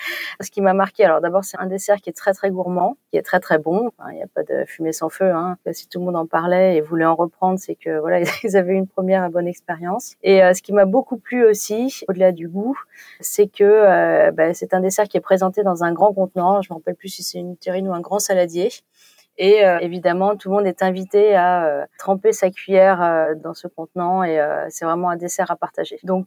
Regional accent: Paris, Île-de-France, France; Je suis parisienne et étant évidemment gourmande, j'aime beaucoup aller au restaurant, trouver des bonnes adresses, etc.

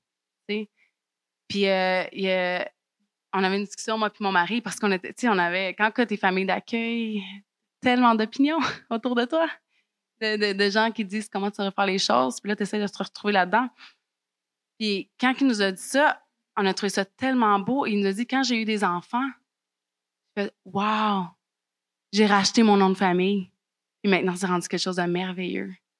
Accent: Mexico; moi, j'ai grandi au Mexique. Donc, j'étais la petite châtain aux yeux bleus qui voulait donc être mexicaine. Et j'avais pas de famille. J'avais pas de famille quand j'étais jeune au Mexique.

